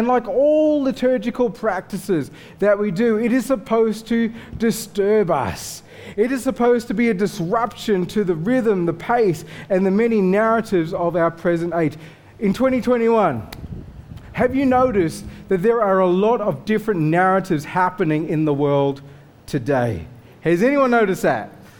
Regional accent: Armidale, New South Wales, Australia; I'm from Armidale, so I'm used to beginning talk down, like, and talk back.

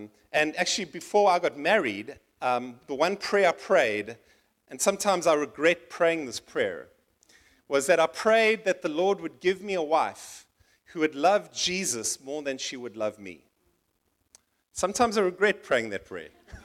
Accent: Port Elizabeth, Eastern Cape, South Africa; And because we were in Cape Town, I grew up in Port Elizabeth.

